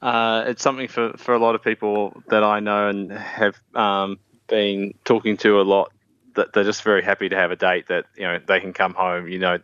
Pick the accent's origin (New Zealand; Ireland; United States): New Zealand; Dunedin, Otago; I'm originally from Dunedin.